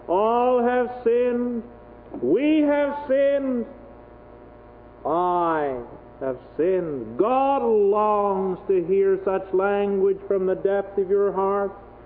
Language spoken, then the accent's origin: English; Smiths Falls, Ontario, Canada; Well, I said, that's not far from home. I'm from Smith Falls